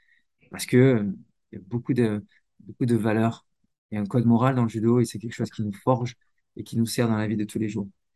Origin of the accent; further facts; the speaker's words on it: Marseille, Provence-Alpes-Côte d'Azur, France; j'ai grandi à Marseille, dans un quartier qui s'appelait Est Marseille ou Benza.